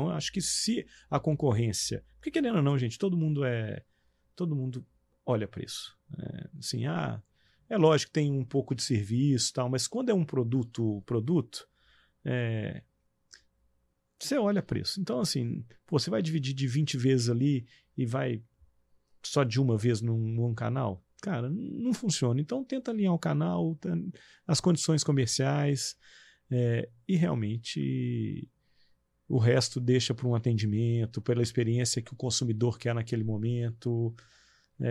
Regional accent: Minas Gerais, Brazil; como a gente é mineiro, na hora que você pega o mapa do Brasil

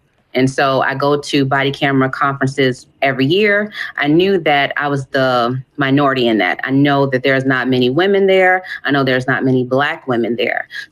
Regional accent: Chicago, Illinois, United States; Yes, I am totally born and raised in Chicago. I love my home.

